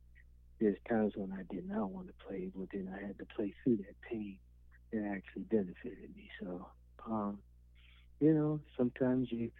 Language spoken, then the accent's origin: English; Baltimore, Maryland, United States; Well, you know, growing up in Baltimore, there was always music in the house. My father plays piano, my mom sang.